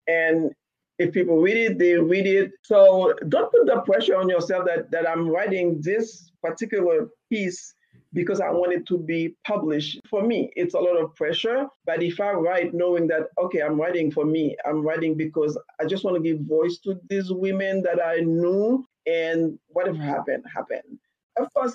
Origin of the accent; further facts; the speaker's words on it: Haiti; now in United States; Coming here from Haiti, it's funny, I just wrote something today and along the line of how when I came here from Haiti, which is an all Black country, right?